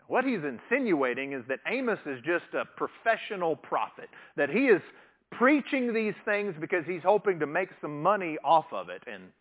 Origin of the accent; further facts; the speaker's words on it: Texas, United States; When I was growing up in West Texas, we said that phrase a lot of times